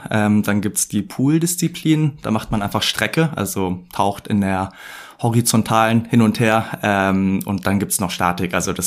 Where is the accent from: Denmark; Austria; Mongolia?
Mongolia; moved away; Ich bin in der Mongolei geboren, aufgewachsen. Die meisten dort können nicht mal schwimmen